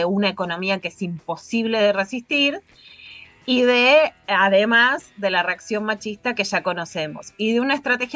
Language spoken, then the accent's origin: Spanish; Rosario, Santa Fe, Argentina; Yo vengo de Rosario, ¿no?